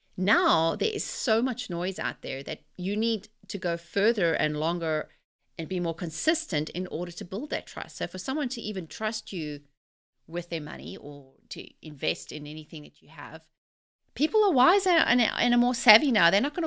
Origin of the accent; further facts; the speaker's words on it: South Africa; I'm growing up in South Africa, you know, we have 11 official languages and we all have these different ways and a mixed culture.